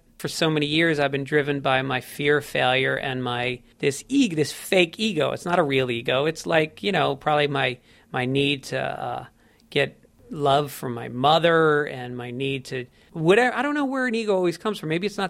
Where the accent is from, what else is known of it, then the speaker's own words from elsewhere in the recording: Ireland; and it's just I'm Irish.